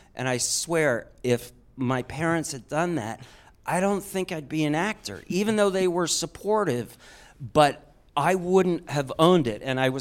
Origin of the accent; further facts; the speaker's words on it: Wisconsin, United States; An interesting thing, I think, is that I grew up in Wisconsin.